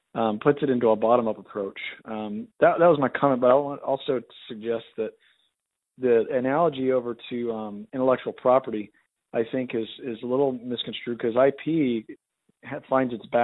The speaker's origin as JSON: {"language": "English", "town": "Houston", "region": "Texas", "country": "United States", "tie": "born or raised there", "lives_now": "Austin, United States", "said": "I'm in Austin, Texas. I grew up in Houston."}